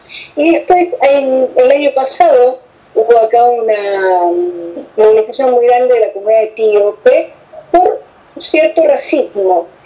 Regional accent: Argentina; now in Israel; vengo de Calco, vengo de Argentina

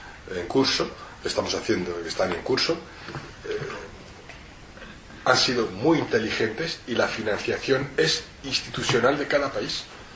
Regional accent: Spain; como ciudadano español y como representante de los judíos

